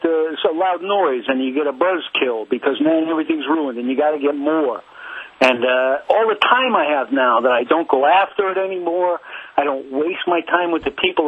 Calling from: San Francisco, California, United States; in San Francisco, KSFO.

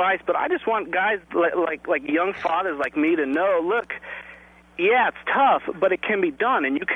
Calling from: Oakland, California, United States; Actually, I'm calling from Oakland that I now sort of affectionately call Brokeland.

